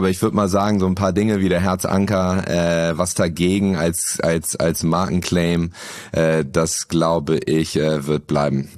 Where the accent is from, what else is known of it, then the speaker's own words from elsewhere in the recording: Hamburg, Germany; Ich komme aus Hamburg und da ist Holsten, Astra natürlich omnipräsent.